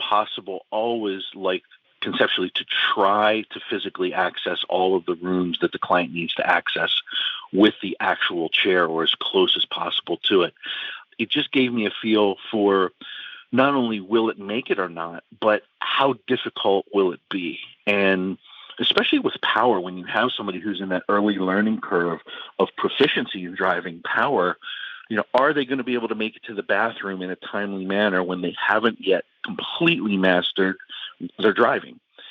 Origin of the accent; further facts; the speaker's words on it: Pennsylvania, United States; And I'm born and raised in the Northeast. I'm right outside of Philadelphia.